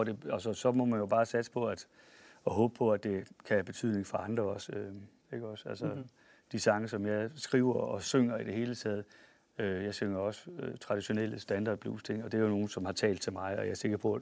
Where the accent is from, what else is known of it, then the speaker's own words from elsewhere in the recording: Holstebro, Central Denmark Region, Denmark; born there; also born or lived in Hals; jeg boede i Hals, der var der, min far var præst. Jeg er født i Holstebro, og så har vi været en del rundt i. Vi har flyttet meget rundt.